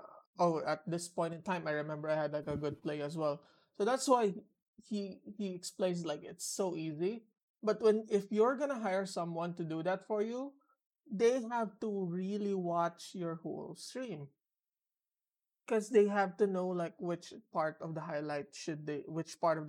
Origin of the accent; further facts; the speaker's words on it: Singapore; As a Singaporean, you can even as a Singaporean, you can feel